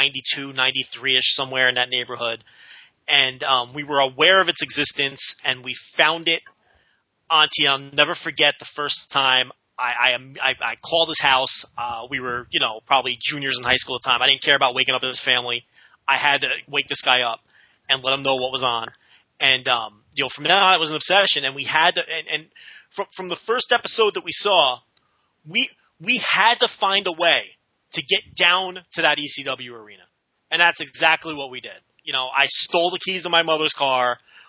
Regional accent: New Jersey, United States; I grew up in New Jersey, so I found it in the middle of the night on the MSG network

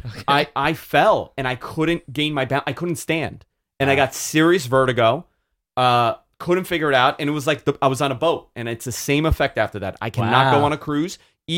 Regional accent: Yonkers, New York, United States; Bro, we're from Yonkers. We're cousins.

